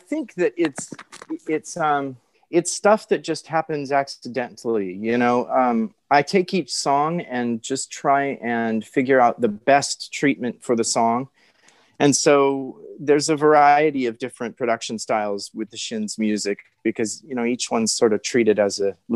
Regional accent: Hawaii, United States; born there; It's a town in Hawaii that my family and I used to go to when I was a little kid. I was born in Hawaii.

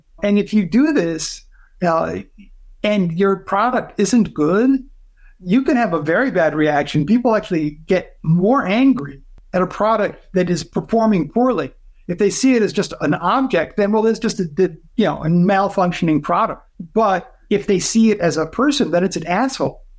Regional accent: Ann Arbor, Michigan, United States; Oh, I'm from Ann Arbor.

